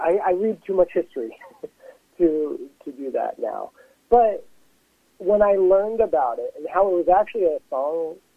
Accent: Colorado, United States; I grew up in Colorado, and my knowledge of American history was more Colorado-based.

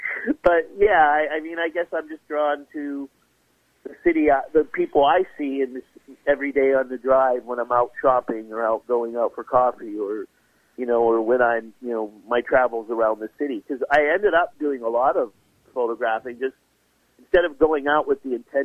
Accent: Pittsburgh, Pennsylvania, United States; I became an artist here because where I grew up in Pittsburgh, you know, being an artist, that wasn't even on the menu.

